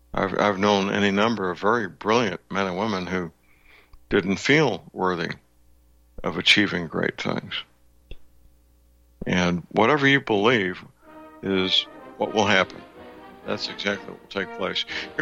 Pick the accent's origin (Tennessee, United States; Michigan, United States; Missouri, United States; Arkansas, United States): Missouri, United States; St. Louis; Robert Collier, the author, was from my hometown, St. Louis, Missouri